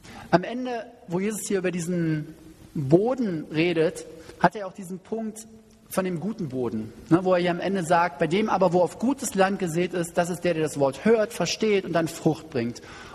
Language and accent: German; Berlin, Germany; wo wir als Berliner gesagt haben